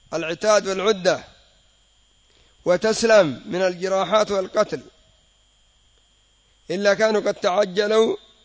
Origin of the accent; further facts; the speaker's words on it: Yemen; كما يقول العامة عندنا في اليمن ينفخ، يضيع الوقت